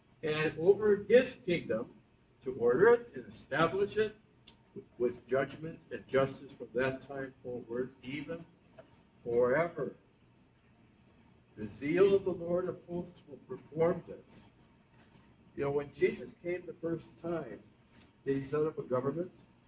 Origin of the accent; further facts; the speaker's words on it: Sheboygan, Wisconsin, United States; when I was growing up in Sheboygan